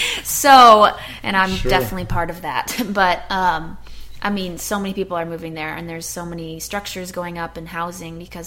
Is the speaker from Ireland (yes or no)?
no; St. Louis, Missouri, United States; also born or lived in North Dakota; I was born in North Dakota, but I was raised in St. Louis. And then I came to Columbia, Missouri for school.